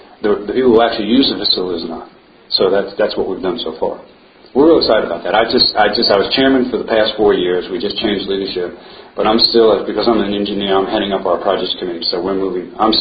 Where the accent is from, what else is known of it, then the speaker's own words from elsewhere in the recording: Long Island, New York, United States; Born and raised in Long Island. Obviously, I'm not a Texan. You can tell that by my accent.